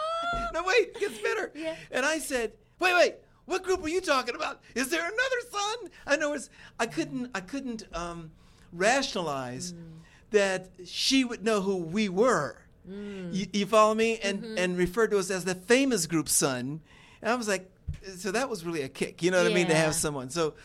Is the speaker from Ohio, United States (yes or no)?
yes; Dayton, Ohio, United States; I was from Dayton, Ohio